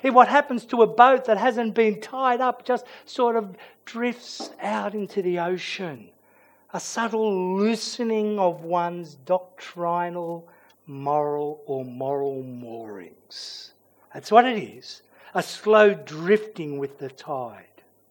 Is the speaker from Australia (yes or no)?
yes; Australia; I'm an Australian. I was ethnically born in Australia.